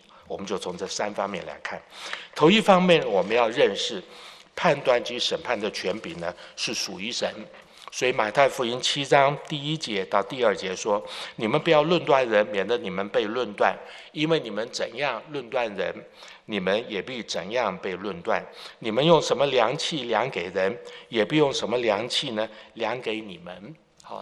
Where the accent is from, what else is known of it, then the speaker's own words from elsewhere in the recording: Taiwan; 我记得小的时候我们在台湾长大，那时候买的米呢常常并不是非常的干净